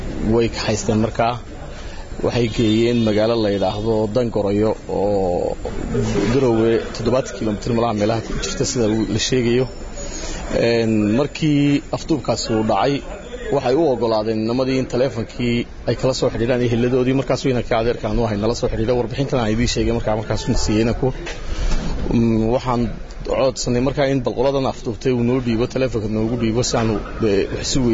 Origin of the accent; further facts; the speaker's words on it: Somaliland, Somalia; anagu kulayde dad reer Soomaaliland baan nahay muwaadiniin reer Soomaaliland baan nahay